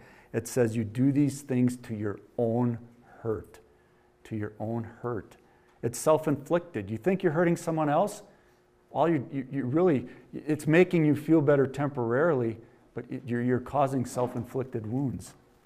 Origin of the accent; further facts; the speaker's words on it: Wisconsin, United States; accent: Wisconsin; They wanted me to say soda in my Wisconsin accent.